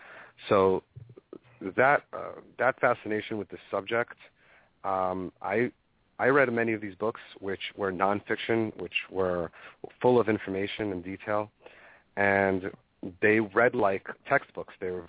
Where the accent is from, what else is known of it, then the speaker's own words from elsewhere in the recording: Brooklyn, New York, United States; also born or lived in former USSR; And I grew up in Brooklyn, New York, come from a Jewish background, although we've never been observant, just follow some traditions